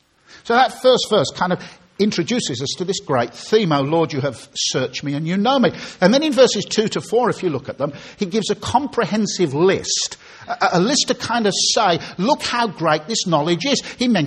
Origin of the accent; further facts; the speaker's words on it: Birmingham, West Midlands, United Kingdom; When I was a little boy growing up in Birmingham, I invented a great game that my mates and I used to love playing.